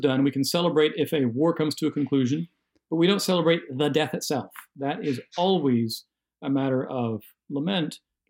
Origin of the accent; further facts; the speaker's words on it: United States; But also as an American, it's not right to want civil war.